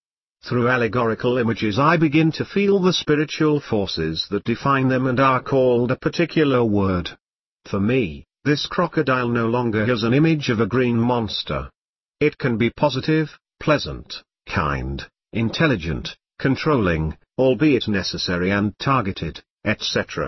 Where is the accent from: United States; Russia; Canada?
Russia; English is a second language; I grew up in Soviet Russia under the Communist Union of Soviet Socialist Republics, USSR, regime.